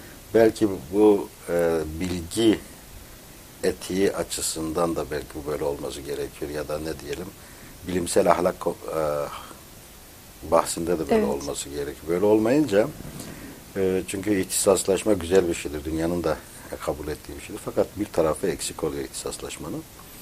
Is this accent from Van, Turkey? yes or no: yes; Van, Turkey; Babam Siirtli'dir ama ben Vanlıyım. Öyle diyorum. Çünkü yani insan nerede evet. çocukluk hatırası varsa insan oralıdır.